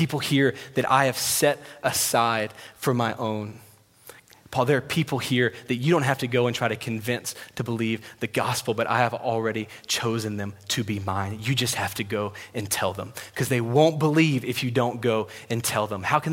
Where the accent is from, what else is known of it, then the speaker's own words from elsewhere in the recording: Louisiana, United States; I'm not a farmer, but I am from Louisiana, so I grew up around farmers.